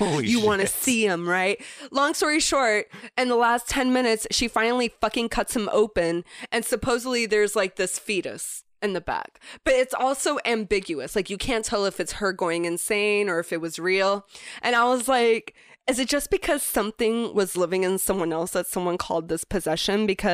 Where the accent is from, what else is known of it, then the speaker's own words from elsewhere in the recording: Florida, United States; That's always been a tradition that I've had since growing up in Florida.